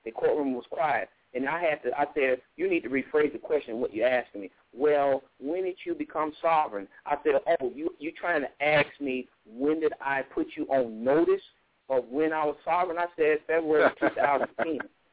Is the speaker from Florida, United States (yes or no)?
no; Chicago, Illinois, United States; He didn't know I was raised in Chicago where RICO started at with Al Capone.